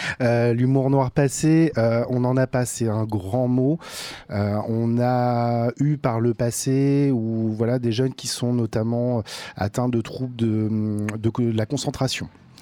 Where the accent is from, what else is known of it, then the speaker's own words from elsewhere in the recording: Centre-Val de Loire, France; donc moi je suis de Gâtine-Racan